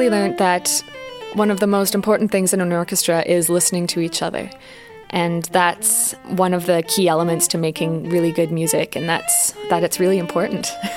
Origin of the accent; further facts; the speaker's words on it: Victoria, British Columbia, Canada; I'm from Victoria, BC, which is in Canada, and I play the viola.